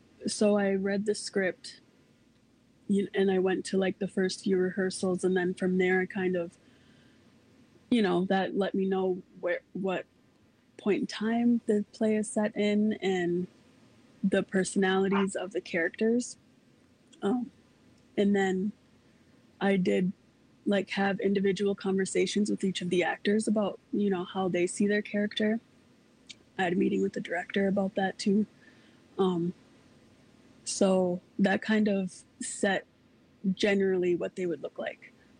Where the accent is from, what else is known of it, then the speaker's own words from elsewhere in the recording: Minnesota, United States; I've been enrolled at Leech Lake. I grew up on the Mille Lacs Band Reservation.